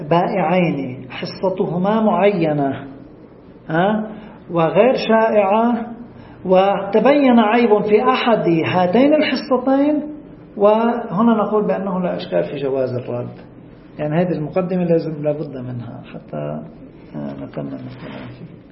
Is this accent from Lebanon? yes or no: yes; Lebanon; مثل هلأ هود عندنا بلبنان مثلا